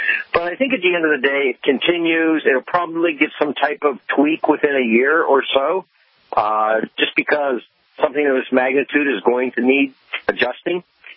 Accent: Ohio, United States; in Ohio, our governor, my home state, he has a Tea Party challenger.

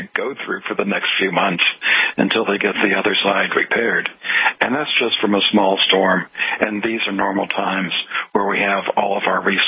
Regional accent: Texas, United States; he was able to get some people down here to Texas to help out, including the area of my hometown.

